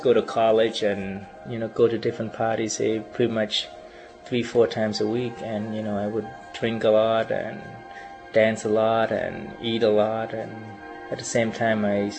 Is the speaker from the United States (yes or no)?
no; Cambodia; As a young boy growing up in Cambodia, and I often feel very lonely and feel very sorrowful for my people.